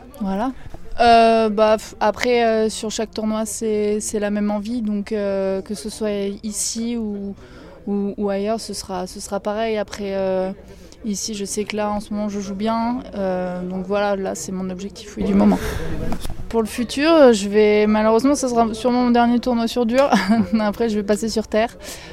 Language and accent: French; Périgueux, Nouvelle-Aquitaine, France; Je suis de Dordogne, je suis